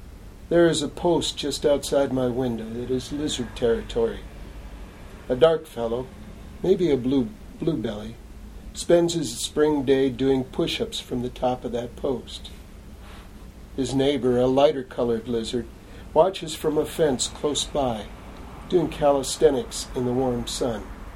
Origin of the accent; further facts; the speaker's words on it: Ann Arbor, Michigan, United States; I grew up in Ann Arbor, Michigan, and there's a lot of old streets in the middle of the town that are paved over